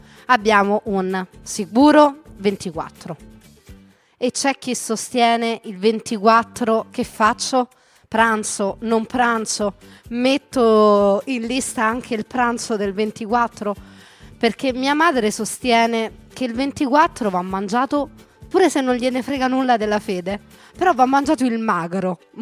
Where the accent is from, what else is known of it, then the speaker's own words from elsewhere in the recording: Rome, Lazio, Italy; siamo romani